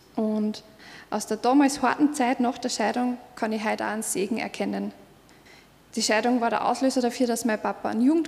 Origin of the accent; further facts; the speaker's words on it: Upper Austria, Austria; now in Asten, Austria; ich wohne in Asten, bin ursprünglich aus dem Mühlviertel und bin beruflich Hebamme, habe mit Thomas zwei Kinder. Genau, so viel zu mir. Ich bin in einem christlich-katholischen Elternhaus aufgewachsen